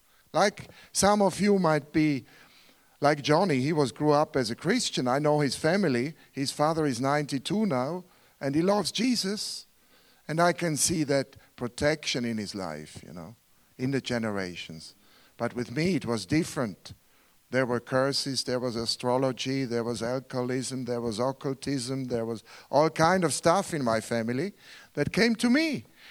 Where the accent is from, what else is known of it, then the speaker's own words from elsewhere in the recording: Switzerland; I grew up in Switzerland, in the richest country of the world, the highest salary of the world, and I was a very poor guy.